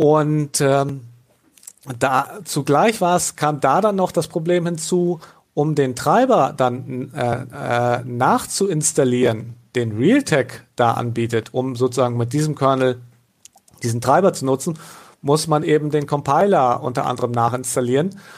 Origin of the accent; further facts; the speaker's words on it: Northern Germany, Germany; Ich bin ja Norddeutscher